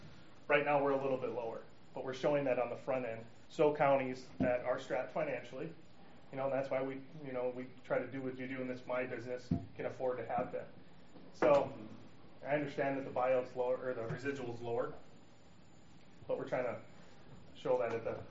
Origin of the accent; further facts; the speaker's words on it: Michigan, United States; I live in Michigan. I don't know if you can tell by my accent, but I'm in upper Michigan where we get this much snow.